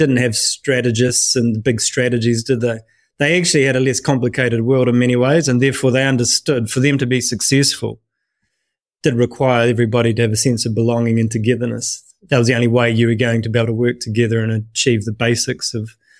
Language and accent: English; New Zealand; accent: New Zealand; now in United Kingdom; you can probably tell by my accent, I'm a New Zealander, but I have been living in the UK for most of the last 20 years.